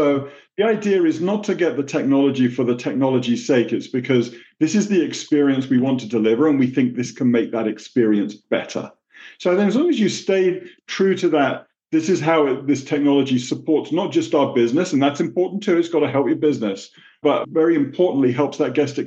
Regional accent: New England, United States; accent: New England; some people think I was born and raised in Brooklyn or even in Texas, but I'm glad you correctly picked out the New England accent.

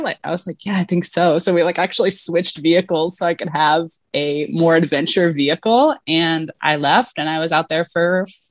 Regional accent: New Jersey, United States; I was from New Jersey, went to school in Ithaca, New York.

